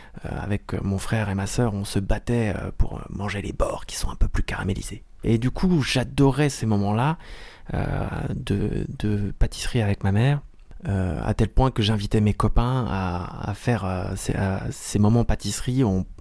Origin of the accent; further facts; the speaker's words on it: Brittany, France; Alors je viens du Finistère, on n'a pas de différence entre...